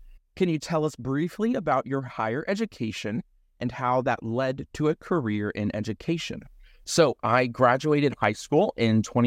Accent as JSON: {"language": "English", "region": "Texas", "country": "United States", "tie": "born or raised there", "said": "I grew up in a small town outside of Houston, Texas."}